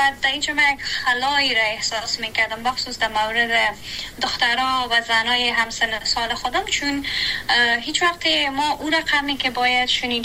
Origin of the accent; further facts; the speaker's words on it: Kabul, Afghanistan; also born or lived in Badakhshan; ما در بدخشان به دنیا آمدیم ولی بقیه هم در کابل سفری شده، چون به نظر به دلایل که وجود داشت خانواده مجبور شدن به کابل کوچ کنن و ما هم بقیه عمرم در کابل سپری شدم